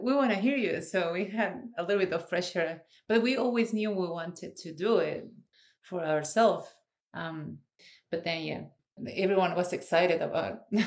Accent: Argentina; So I told them I am a mezzo-soprano from Argentina. I am just on a holiday.

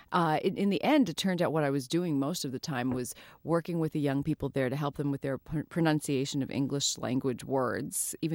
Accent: New York City, New York, United States; I'm from New York City. I'm used to living in big cities.

